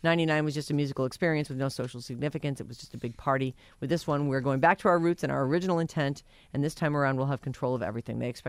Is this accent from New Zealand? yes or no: no; England, United Kingdom; But we don't really understand it as English people.